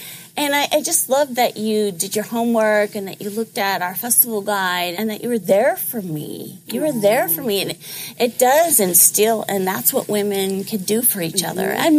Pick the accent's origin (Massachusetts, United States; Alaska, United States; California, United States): California, United States; Gilroy; I sort of looked at my community because I grew up in Gilroy. Mm. I had cousins in Hollister and Morgan Hill.